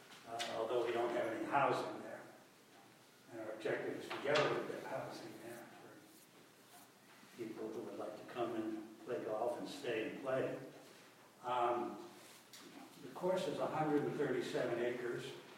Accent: Catskill, New York, United States; but I grew up in Catskill and I went to Catskill High School.

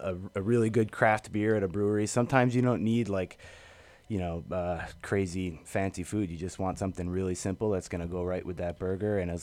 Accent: Amsterdam, New York, United States; Yeah, I'm originally an upstate kid. I grew up in Amsterdam, New York, which is in the Albany, Schenectady area.

